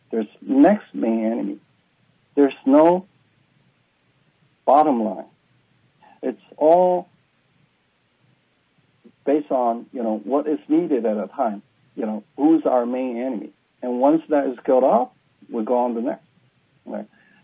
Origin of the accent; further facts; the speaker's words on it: China; English is a second language; I came from China, and we all understand what it truly is. This is all about deception. I mean, we Chinese, we all know about it.